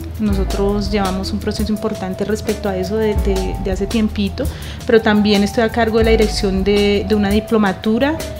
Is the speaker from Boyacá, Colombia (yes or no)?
no; Bogotá, Colombia; Bueno, yo soy colombiana, 100% rola